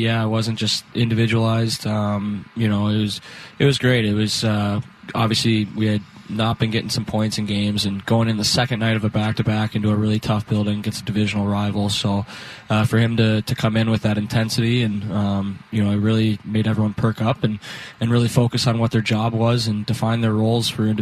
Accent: Midwest, United States; You know, I'm from the Midwest, so

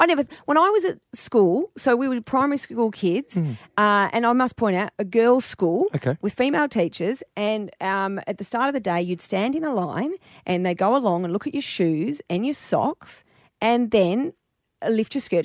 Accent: Melbourne, Victoria, Australia; I grew up in Melbourne, obviously.

